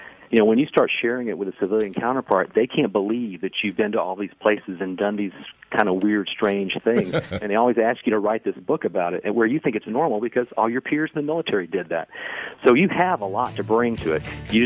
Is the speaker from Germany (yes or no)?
no; Atlanta, Georgia, United States; I'm from the South. I was growing up in Atlanta.